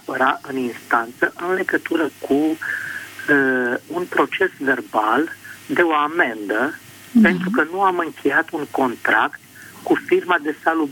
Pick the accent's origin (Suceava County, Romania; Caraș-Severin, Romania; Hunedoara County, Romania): Caraș-Severin, Romania; Moldova Nouă; Da. Moldova Nouă.